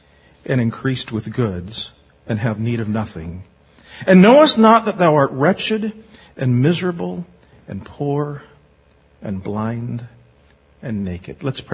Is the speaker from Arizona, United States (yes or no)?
yes; Arizona, United States; I'm from Arizona. We have orange trees in our backyard, and side yard.